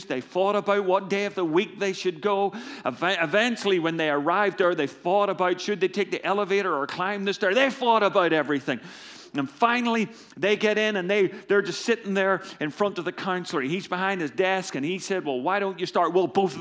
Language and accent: English; Ireland; As you know, I'm from Ireland.